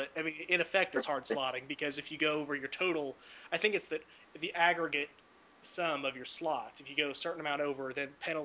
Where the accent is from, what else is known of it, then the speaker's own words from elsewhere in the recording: East Gwillimbury, Ontario, Canada; Or you can tell him I'm from Toronto. Or you can tell him I'm even, if they really want to know, I'm from East Gwillimbury.